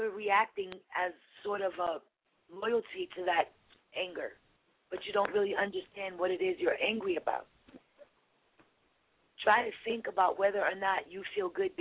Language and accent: English; United States; in all of my years of living as a child, growing up in America, doing certain things, you never felt that America was penetrable.